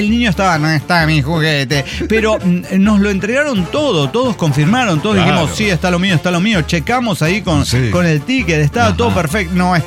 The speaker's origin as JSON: {"language": "Spanish", "region": "Oaxaca", "country": "Mexico", "said": "de Oaxaca."}